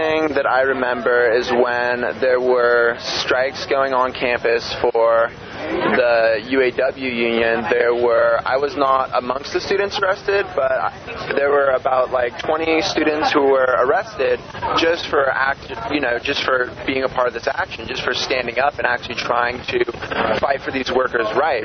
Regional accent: California, United States; I'm actually from the East Bay, so I go to UCSC, though, so I'm a student here.

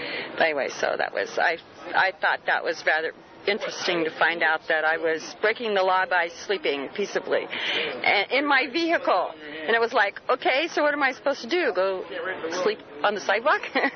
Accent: Santa Cruz, California, United States; Actually, I grew up in Santa Cruz.

